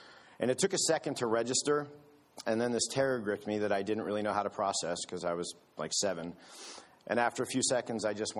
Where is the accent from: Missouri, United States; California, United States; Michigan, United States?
Michigan, United States; born there; I was born in Michigan, and my parents were divorced before I can remember.